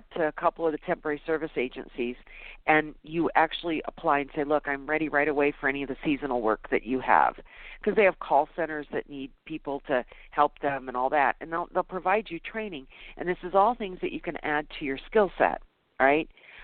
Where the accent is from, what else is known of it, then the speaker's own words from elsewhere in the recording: Las Vegas, Nevada, United States; I'm from Vegas. I'm in Vegas.